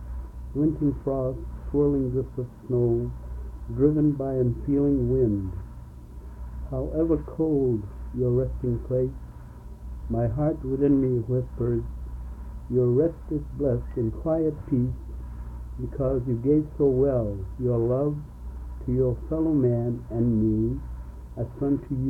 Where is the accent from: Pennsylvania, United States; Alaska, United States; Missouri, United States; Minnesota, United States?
Alaska, United States; Point Hope; born there; The village is located on this spit. And I was born on August 10, 1911.